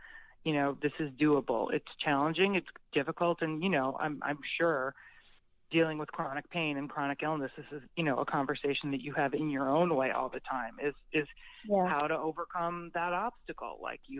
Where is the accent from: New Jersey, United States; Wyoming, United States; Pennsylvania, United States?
New Jersey, United States; I remember I grew up in New Jersey, and so Lyme was really, really present.